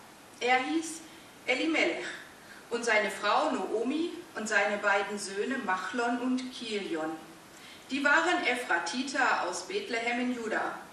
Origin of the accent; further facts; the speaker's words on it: Melle, Lower Saxony, Germany; also born or lived in Wittingen / Hameln; Geboren bin ich in Wittingen, das ist ja nicht ganz so weit von hier, aufgewachsen dann in Melle im Osnabrücker Land und ja, bin dann über Studium irgendwann nach Hameln gekommen